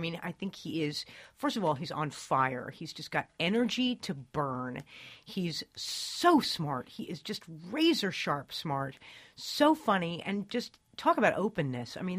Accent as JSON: {"language": "English", "region": "New York", "country": "United States", "tie": "born or raised there", "said": "Maybe it's growing up in New York."}